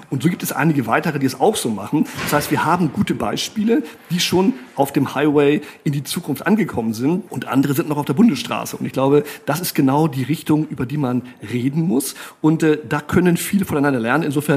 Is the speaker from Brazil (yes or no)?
yes; Brazil; auch jemand mit einer gewissen Leichtigkeit gesegnet durch meine Jugend in Brasilien